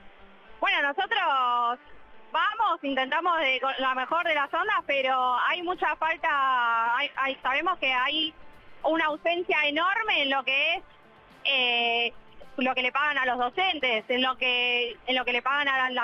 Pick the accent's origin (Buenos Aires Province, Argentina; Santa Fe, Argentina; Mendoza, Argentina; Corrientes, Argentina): Buenos Aires Province, Argentina; Wilde; Soy de Wilde.